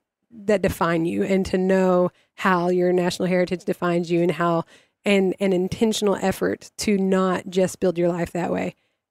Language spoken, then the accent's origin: English; Arkansas, United States; do I think that way because I'm from Arkansas? Do I think that way because I'm an American?